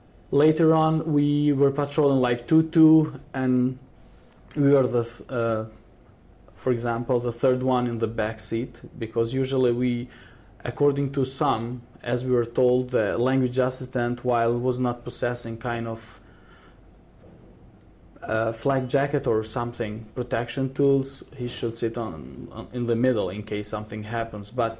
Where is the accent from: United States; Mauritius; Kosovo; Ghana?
Kosovo; Skenderaj, Mitrovica District; English is a second language; As you said, I'm coming from Skendrai.